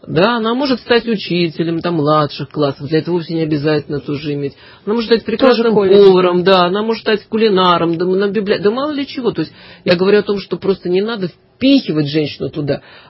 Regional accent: Moscow, Russia; Вообще я коренная москвичка

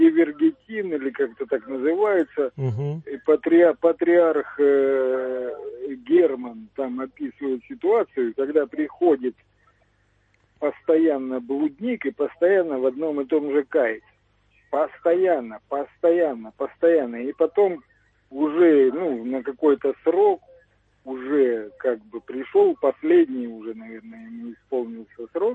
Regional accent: Grivenskaya, Krasnodar Krai, Russia; Я из Краснодарского края, станица Гривенская.

